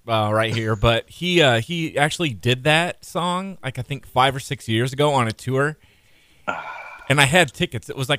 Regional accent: Peoria, Illinois, United States; He was here. I'm from Peoria, Illinois, and he made a stop here on Sunday.

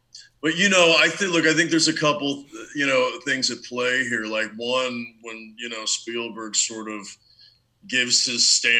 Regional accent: New York, United States; I was born in New York, and my mother's from Texas. My dad moved to New York. And so out in New York, I moved around a bit as a kid.

